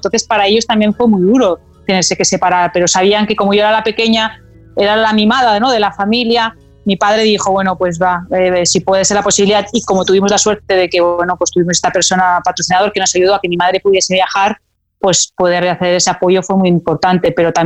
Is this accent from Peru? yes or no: no; Barcelona, Catalonia, Spain; soy en Barcelona, en mi público, con mi gente, en mi ciudad, en mi país